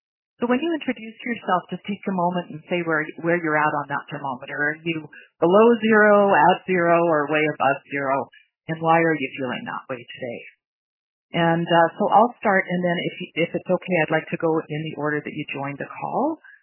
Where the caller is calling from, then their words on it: Whitehorse, Yukon, Canada; I'm joining you from Whitehorse